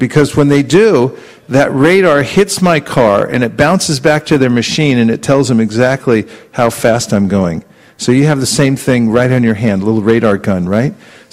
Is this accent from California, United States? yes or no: yes; San Francisco, California, United States; I announce where I'm from. I'm from San Francisco.